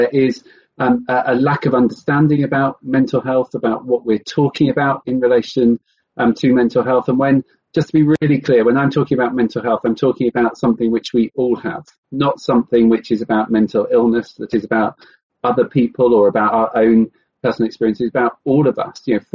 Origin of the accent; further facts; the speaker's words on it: South West England, United Kingdom; I grew up in Cornwall. I grew up by the sea.